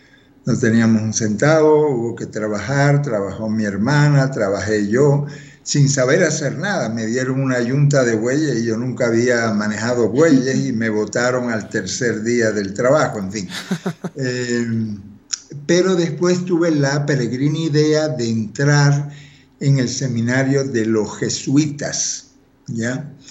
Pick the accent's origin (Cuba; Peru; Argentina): Cuba; born there; yo nací en Cuba